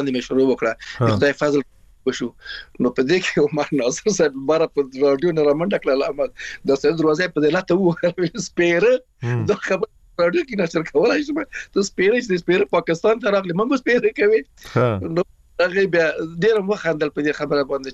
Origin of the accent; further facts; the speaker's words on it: Afghanistan; موږ د افغانستان راغلی یو نو ایران راغلی مو